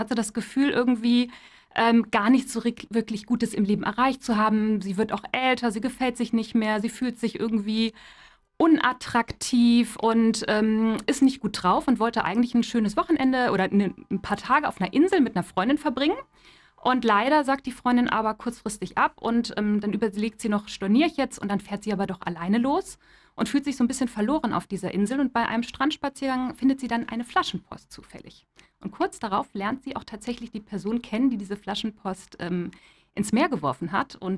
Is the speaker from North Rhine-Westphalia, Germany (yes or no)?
no; Koblenz, Rhineland-Palatinate, Germany; Ich komme aus der Region Koblenz, ich wohne in der Nähe auf einem ganz gemütlichen kleinen Dorf.